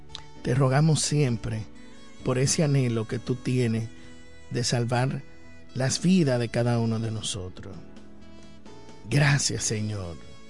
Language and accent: Spanish; Dominican Republic; nosotros como ciudadanos dominicanos en la República Dominicana